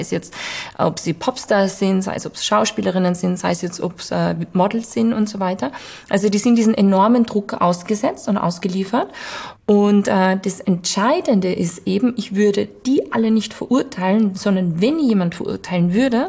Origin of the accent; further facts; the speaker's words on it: Vienna, Austria; ob das in Hollywood ist, ob das in New York ist, ob das bei uns in Wien ist